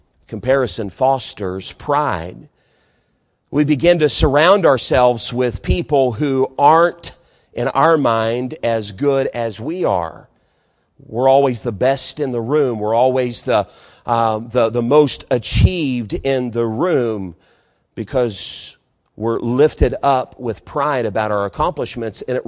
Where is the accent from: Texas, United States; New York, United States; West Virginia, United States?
West Virginia, United States; Lost Creek; also born or lived in Beckley; I was born in Beckley at Raleigh County General Hospital. We moved up to the Lost Creek area when my dad got transferred. I was about 5 years old when all of that happened.